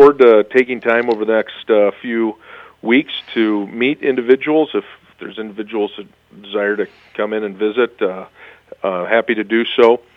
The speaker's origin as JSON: {"language": "English", "town": "Clear Lake", "region": "Iowa", "country": "United States", "tie": "born or raised there", "said": "Well, born and raised in Clear Lake, Iowa, had family in the Camrar area. As a youngster, spent a lot of time in Camrar and Webster City."}